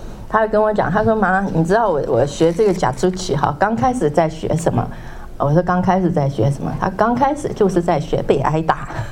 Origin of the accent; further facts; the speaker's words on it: China; 那我们中国人的话，我们都很喜欢赢啊。